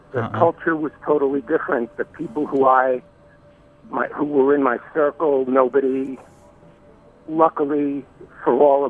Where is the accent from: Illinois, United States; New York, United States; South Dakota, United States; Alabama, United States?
New York, United States; Yonkers; also born or lived in Bronx; Well, I was born in the Bronx and grew up in Westchester County in Yonkers.